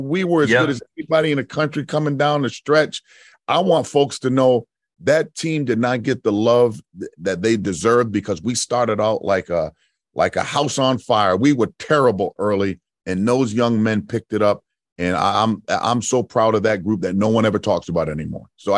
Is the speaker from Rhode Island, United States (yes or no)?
yes; Providence, Rhode Island, United States; I get it. I'm home too. I'm from Providence.